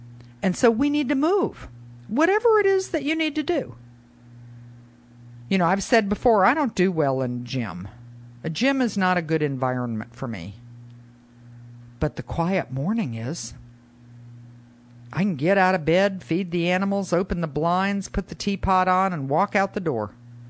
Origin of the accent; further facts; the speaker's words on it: Florida, United States; I grew up in Pinellas County, and when I went to school, what got slopped on your plate on that lunch line is what you got.